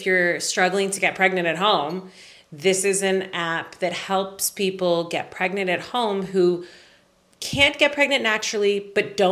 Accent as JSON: {"language": "English", "country": "Canada", "said": "You know, taxes are high. I'm Canadian."}